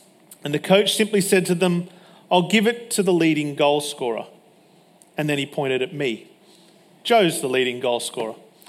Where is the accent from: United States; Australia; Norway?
Australia; Stradbroke Island, Queensland; when I moved from Stradbroke Island to the mainland, everyone was playing soccer at school.